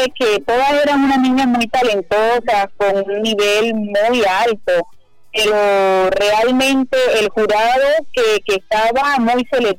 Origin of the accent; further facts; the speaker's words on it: Cartagena, Bolívar, Colombia; born there; yo nací en la ciudad de Cartagena.